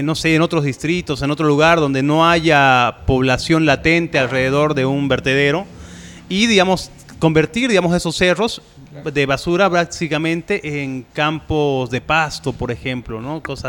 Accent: Santa Cruz, Bolivia; estamos atravesando como sociedad cruceña, básicamente

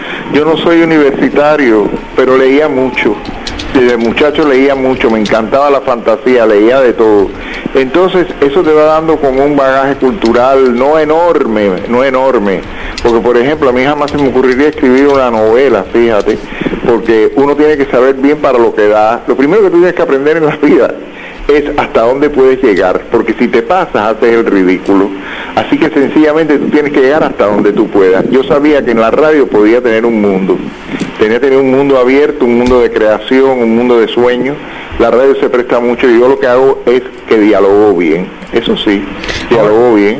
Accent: Havana, Cuba; yo soy de la ciudad, yo nací en La Habana, yo soy muy habanero. Yo he conocido muchas Habanas

